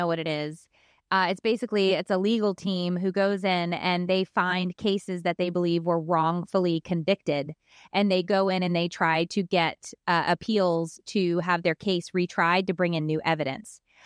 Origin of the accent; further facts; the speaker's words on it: United Kingdom; I am British.